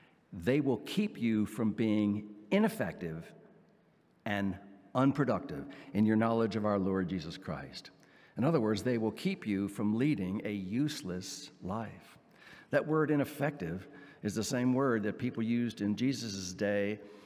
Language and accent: English; Baltimore, Maryland, United States; I grew up in Baltimore, in the city for a number of years, and then just outside for the other years.